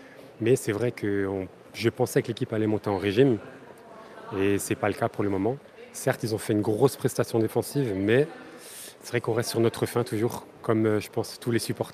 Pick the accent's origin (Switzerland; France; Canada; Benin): France; en tant que Français, on s'attendait à un peu mieux quand même de l'équipe de France.